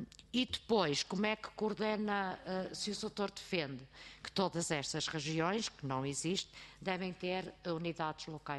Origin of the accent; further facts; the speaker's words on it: interior, Portugal; numa região como de onde eu sou oriunda, que é o interior do país